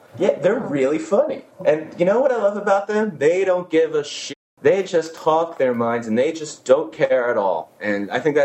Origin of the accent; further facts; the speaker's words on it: New York, United States; I grew up fishing on Lake Ronkonkoma.